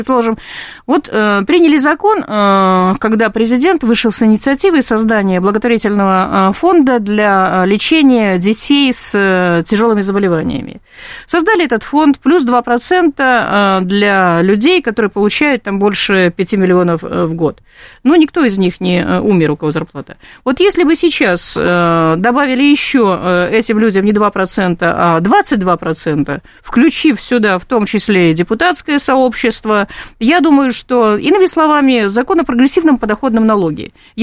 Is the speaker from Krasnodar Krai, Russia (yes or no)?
no; Pobedim, Altai Krai, Russia; Вот я сама родом с Алтая, есть такой, такой поселок есть, Победим